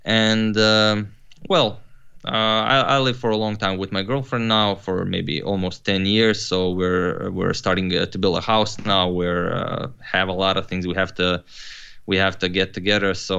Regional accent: Križevci, Koprivnica-Križevci County, Croatia; English is a second language; we have a really, really awesome homebrewed beer here in my hometown. It's called Križevačko Pivo, and it's simply the best beer. It's not available anywhere else, so if you want to try it, you have to come to my hometown.

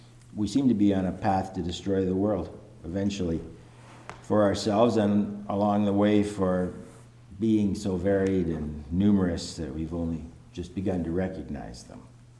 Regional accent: Canada; okay, I'm a Canadian Buddhist.

